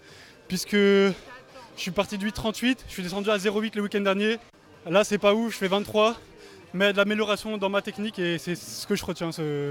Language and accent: French; Lyon, Auvergne-Rhône-Alpes, France; je viens de Lyon. Je suis étudiant en DUT technique de commercialisation.